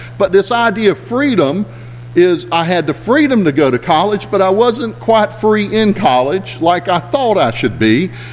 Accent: United States; because I'm an American. I don't really understand it anyway.

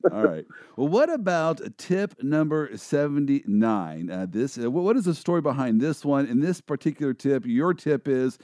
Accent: Kansas City, United States; Now, I am from Kansas City, and so we believe that we have invented the barbecue

